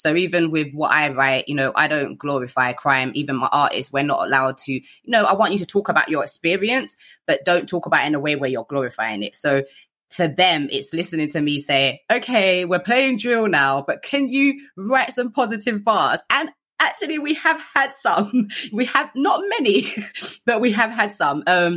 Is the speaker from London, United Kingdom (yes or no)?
yes; London, United Kingdom; I grew up in Southeast London with my family